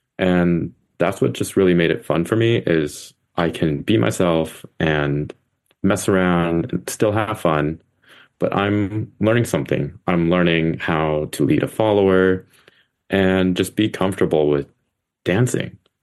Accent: San Jose, California, United States; also born or lived in San Diego; So I was born and raised in San Jose, spent the first 18 years of my life there.

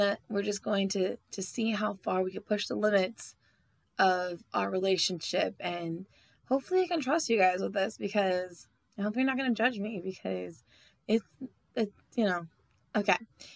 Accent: California, United States; I'm from Northern California, the Valley. I'm not really from the North. I'm like for the Valley. And I moved to Southern California

